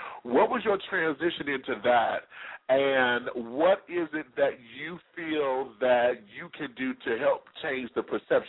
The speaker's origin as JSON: {"language": "English", "town": "Detroit", "region": "Michigan", "country": "United States", "said": "I'm from Detroit."}